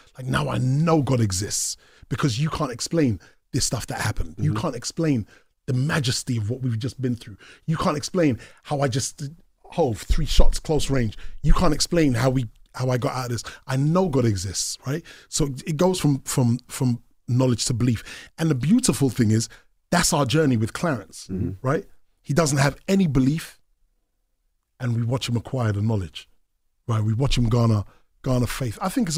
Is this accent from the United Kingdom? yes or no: yes; England, United Kingdom; born there; I don't necessarily regard myself as I'm English, right? I was born in England.